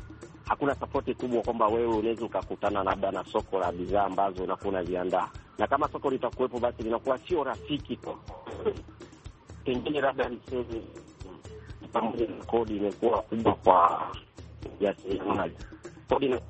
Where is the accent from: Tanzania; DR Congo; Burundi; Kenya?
Tanzania; Geita; Natokea Geita, mkoa wa Mwanza, nchini Tanzania.